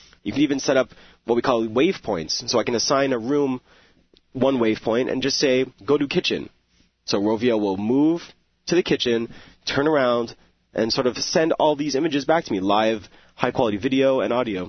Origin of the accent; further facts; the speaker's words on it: Montreal, Quebec, Canada; I'm from Montreal myself